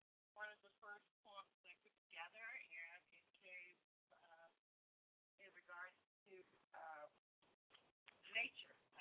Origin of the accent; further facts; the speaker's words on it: Liberty, Texas, United States; I am originally from Texas, born in Liberty. I'm 50 years old.